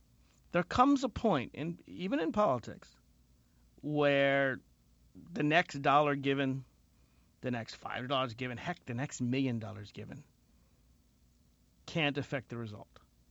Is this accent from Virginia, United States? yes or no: yes; Virginia, United States; let's turn the camera to Virginia. And yeah, it's my home state, and yeah, I'm a sitting state delegate